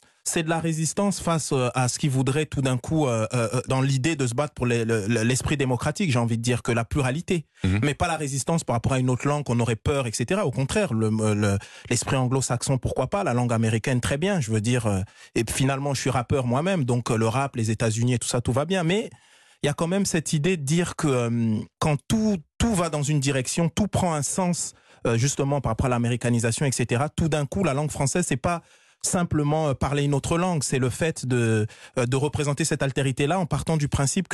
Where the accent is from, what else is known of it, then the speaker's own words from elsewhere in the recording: Strasbourg, Grand Est, France; also born or lived in Paris; je suis d'origine congolaise que je parle le français ou que j'aime le français, c'est ma langue de naissance. Je suis né à Paris dans le 14e, j'ai grandi à Strasbourg, en Alsace. Je me considère même comme alsacien, réellement.